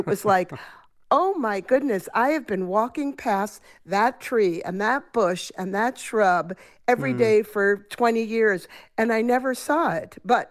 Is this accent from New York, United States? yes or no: yes; New York City, New York, United States; I was born and lived in New York City for many years.